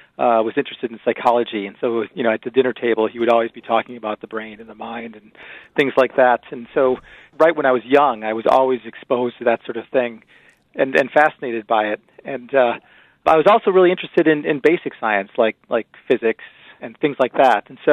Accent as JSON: {"language": "English", "town": "Milwaukee", "region": "Wisconsin", "country": "United States", "tie": "born or raised there", "said": "I grew up in Milwaukee, and I also went to college there at Marquette University. And then I went to the Medical College of Wisconsin, also in Milwaukee. So I kind of stayed in Milwaukee up until I was about 28."}